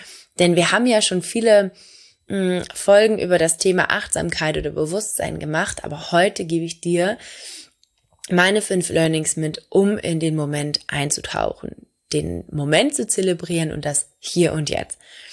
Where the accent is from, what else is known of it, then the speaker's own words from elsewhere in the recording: Hamburg, Germany; Ich komme aus Hamburg